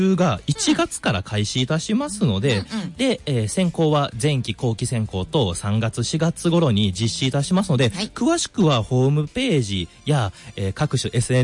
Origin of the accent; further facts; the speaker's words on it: Amagasaki, Hyogo, Japan; 僕も尼崎出身で